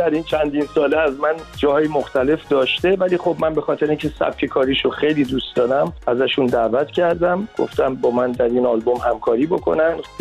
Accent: Iran; born there; با اینکه پاسپورت آمریکایی دارم، توش زده متولد ایران، منو به عنوان یه ایرانی میبینن.

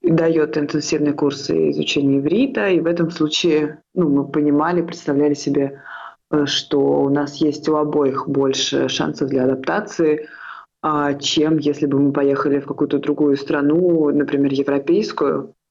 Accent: Russia; now in Israel; Мы уехали из России не так давно, мы здесь находимся меньше полугода, сейчас 5 месяцев.

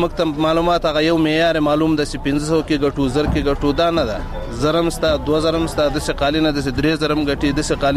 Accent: Logar, Afghanistan; زه د لوګر ولایت اوسیدونکو یم.

